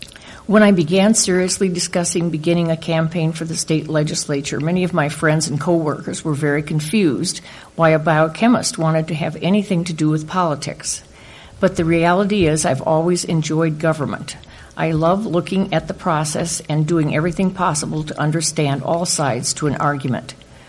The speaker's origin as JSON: {"language": "English", "town": "Ames", "region": "Iowa", "country": "United States", "tie": "born or raised there", "said": "I was born in Ames, and I've spent my whole life within its community, growing up on a farm 20 miles north of here."}